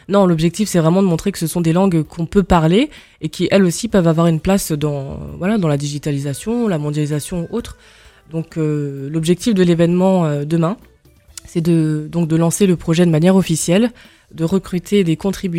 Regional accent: Paris, Île-de-France, France; born there; Je suis née à Paris. En fait, je suis née dans le 15e. Donc je suis française d'origine camerounaise.

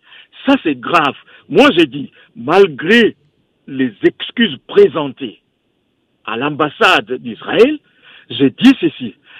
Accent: Republic of the Congo; Moi, je ne suis pas du Cameroun, je suis de la République du Congo.

